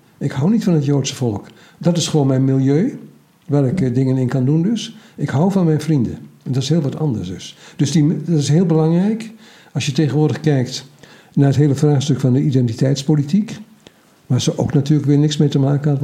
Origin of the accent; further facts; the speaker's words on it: Overijssel, Netherlands; Maar als Twentenaar zeg ik, soms wil ik helemaal geen Hollanders zien.